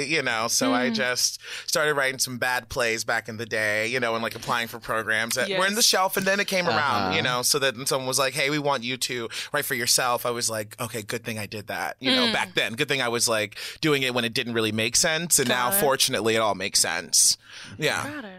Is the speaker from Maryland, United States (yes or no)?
yes; Baltimore, Maryland, United States; I'm from Baltimore